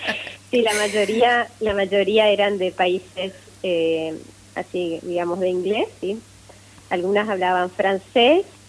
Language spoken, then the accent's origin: Spanish; Puerto Rico; Bueno, yo soy acá, oriunda de Puerto Rico.